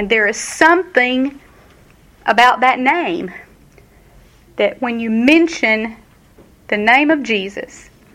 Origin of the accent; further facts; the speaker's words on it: Texas, United States; Again, I grew up in Texas.